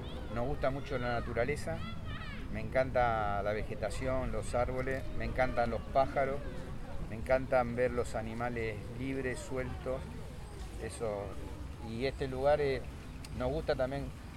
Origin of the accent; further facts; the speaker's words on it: Argentina; now in Montevideo, Uruguay; Vivimos en Punta Carretas y somos argentinos los dos.